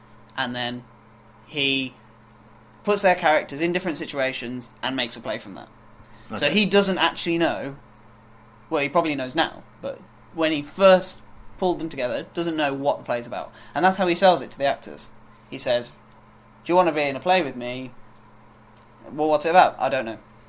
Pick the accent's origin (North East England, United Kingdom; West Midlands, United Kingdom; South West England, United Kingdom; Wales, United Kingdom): West Midlands, United Kingdom; Sutton Coldfield; Well, I mean, I come from Sutton Coldfield in Birmingham.